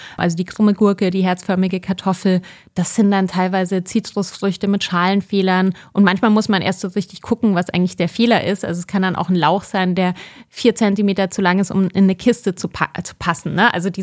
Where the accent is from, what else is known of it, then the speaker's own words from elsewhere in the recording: Bavaria, Germany; Ich bin in Bayern aufgewachsen, deshalb ist das so ein bisschen meine Kindheitsküche.